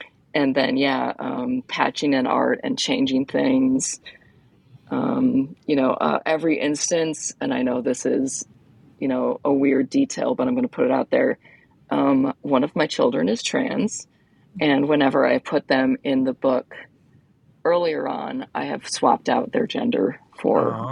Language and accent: English; Ann Arbor, Michigan, United States; I grew up in Ann Arbor where Borders started